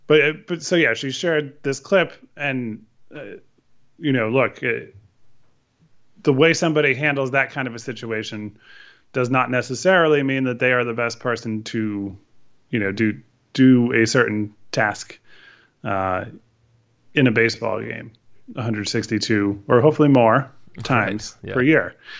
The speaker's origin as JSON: {"language": "English", "region": "Connecticut", "country": "United States", "tie": "born or raised there", "said": "for me growing up in Connecticut"}